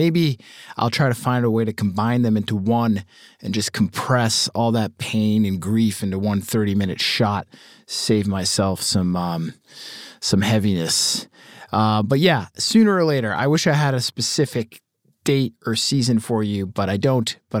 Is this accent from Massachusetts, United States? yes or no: yes; Boston, Massachusetts, United States; Maybe it truly does breed contempt growing up in Boston around that band, sort of.